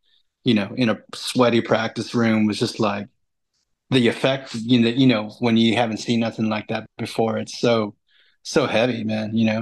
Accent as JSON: {"language": "English", "town": "Vista", "region": "California", "country": "United States", "tie": "born or raised there", "said": "we had a band that was from where I grew up in Vista called"}